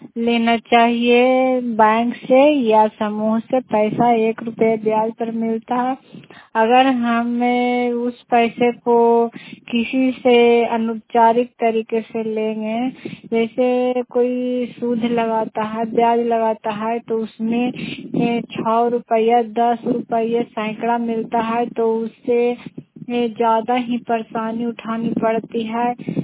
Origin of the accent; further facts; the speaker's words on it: Bihar, India; मैं नगरनासा प्रखंड से हूँ और नालंदा जिला से।